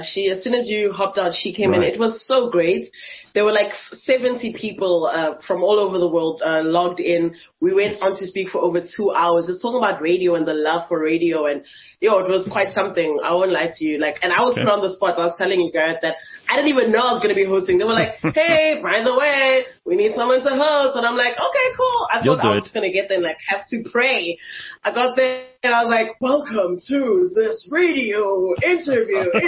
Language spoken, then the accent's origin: English; Johannesburg, Gauteng, South Africa; I'm literally like one of the few born and raised in Joburg. I don't know what it's like to go back home in the holidays. This is home. This has been home.